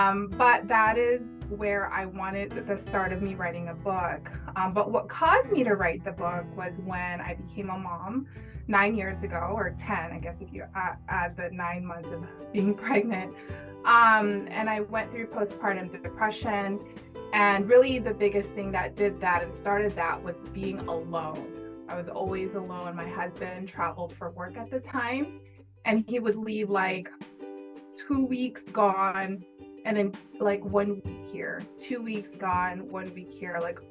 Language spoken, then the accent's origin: English; Hawaii, United States; born there; now in Las Vegas, United States; I am from Las Vegas. I've been here for about 20 something years now and originally born in Hawaii.